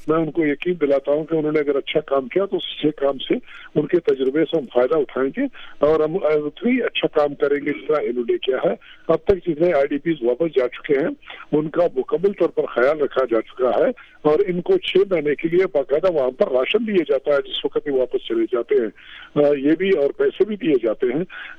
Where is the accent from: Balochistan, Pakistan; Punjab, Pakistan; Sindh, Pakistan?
Balochistan, Pakistan; اسی طرح سے میں بلوچستان سے میرا تعلق ہے